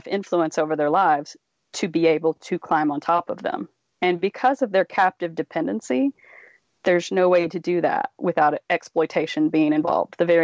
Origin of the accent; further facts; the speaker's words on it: Texas, United States; But I grew up in Texas. I grew up in horse country. So I grew up around horses, have loved horses my whole life.